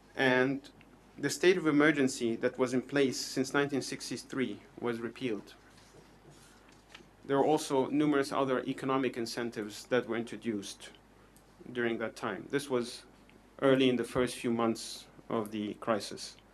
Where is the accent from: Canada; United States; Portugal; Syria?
Syria; Hama, Hama Governorate; This was a massacre in my hometown of Hama.